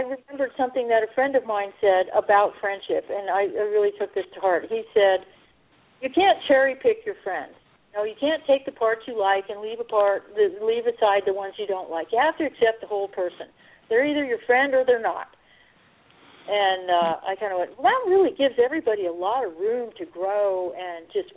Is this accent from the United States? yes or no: yes; Northeast, United States; I'm from the Northeast originally myself, and I understand what you're talking about.